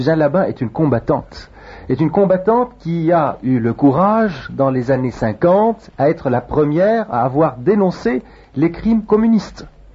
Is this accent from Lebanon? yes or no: yes; Lebanon; je venais du Liban, je venais quand même d'un pays qui se faisait massacrer par une puissance étrangère